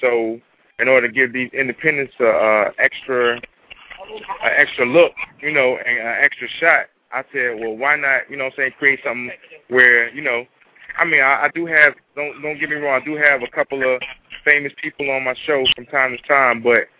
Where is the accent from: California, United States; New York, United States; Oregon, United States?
New York, United States; Brooklyn; born there; Well, I'm actually born from Brooklyn, New York.